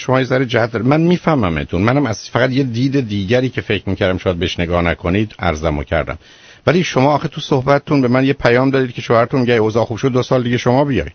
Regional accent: Iran; ما به عنوان یه ایرانی

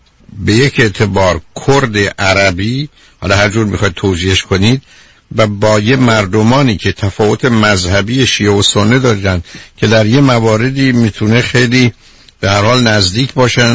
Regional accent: Iran; منم که ایرانی هستیم

